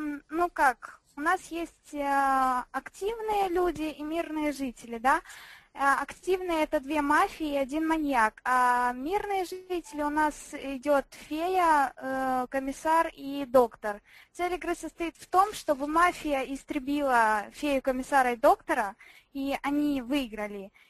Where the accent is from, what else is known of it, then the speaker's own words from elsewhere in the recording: Tiraspol, Transnistria, Moldova; Я из Тирасполя, сестра Ильи.